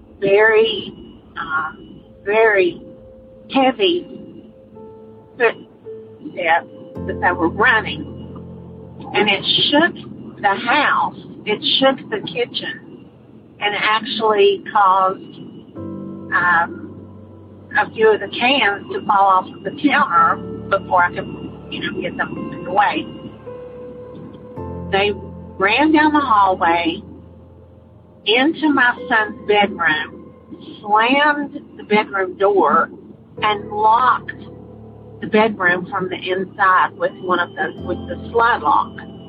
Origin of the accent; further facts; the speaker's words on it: Concord, North Carolina, United States; I'm from Concord, North Carolina.